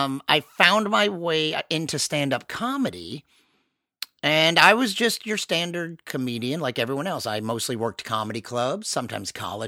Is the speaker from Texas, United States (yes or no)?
yes; Houston, Texas, United States; I grew up in Houston, and you had to first get accepted to UT and then apply separately to this program.